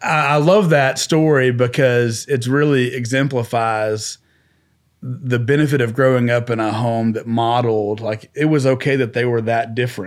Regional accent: Nashville, Tennessee, United States; Well, like I said earlier, I grew up in Nashville, and when I was a kid, my dad worked for Opryland.

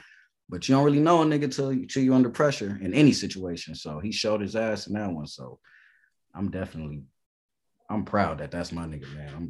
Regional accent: Long Beach, California, United States; I'm from Long Beach, bro.

